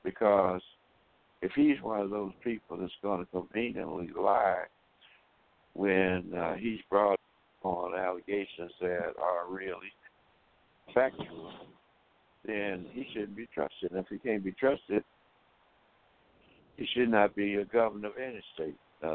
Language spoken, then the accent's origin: English; Alabama, United States; at least in many southern states where I grew up in Alabama